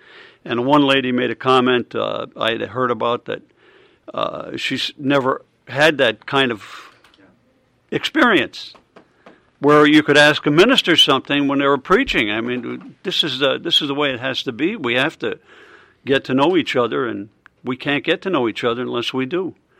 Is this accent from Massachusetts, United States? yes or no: no; Pennsylvania, United States; from Northeast Pennsylvania.